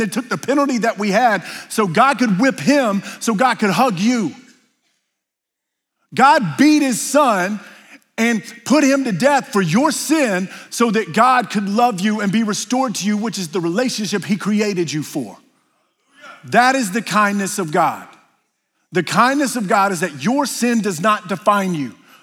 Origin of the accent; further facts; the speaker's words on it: South Carolina, United States; Look, I grew up in South Carolina. It is cultural there.